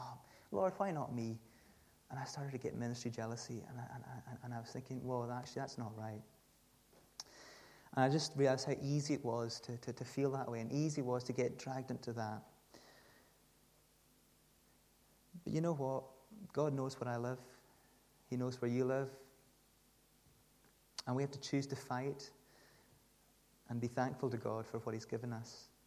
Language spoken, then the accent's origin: English; Stornoway, Scotland, United Kingdom; now in Edinburgh, United Kingdom; I'm not from Edinburgh originally, from Stornoway up in the Western Isles, but I came to Edinburgh to study music